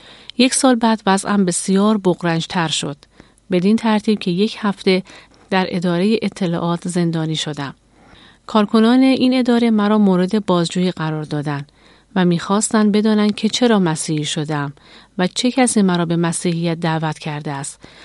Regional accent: Mashhad, Razavi Khorasan, Iran; در ایران به دنیا آمدم.

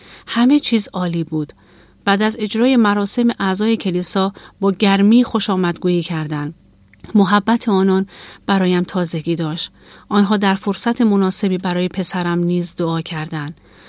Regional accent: northern Iran, Iran; born there; در سال 1345 در شمال ایران به دنیا آمدم.

